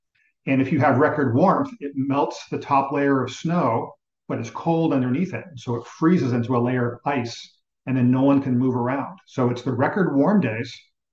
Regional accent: Texas, United States; growing up in Texas and living in Texas for half my life

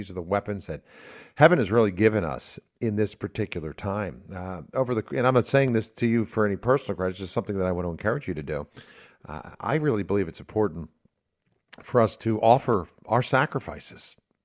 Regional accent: United States; As an American, we take our freedoms for granted, don't we?

